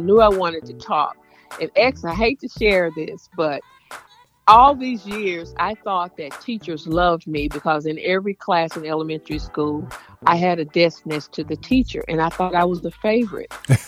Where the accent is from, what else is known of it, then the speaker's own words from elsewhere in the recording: Nashville, Tennessee, United States; born there; I was born here in Nashville, Tennessee.